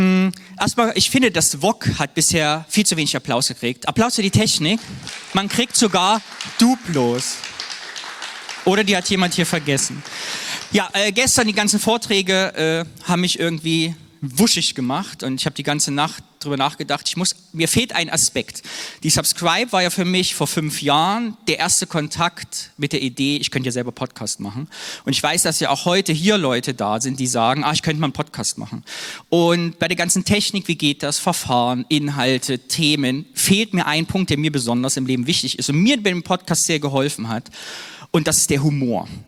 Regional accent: Cologne, North Rhine-Westphalia, Germany; Ich bin ja Kölner, schwuler Mann und CSD spielt in meinem Leben eine Rolle.

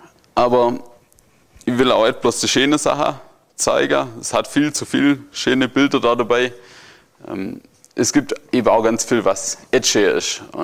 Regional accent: Germany; Und da sind wir Deutsche ja das beste Beispiel für Regelungen.

